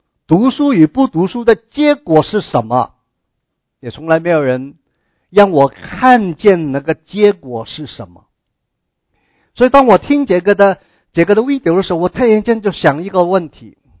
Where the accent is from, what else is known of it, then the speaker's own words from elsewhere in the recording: China; 亚伯罕离开本地本族富家，他并不是一个像我们中国人这些的早期的移民啊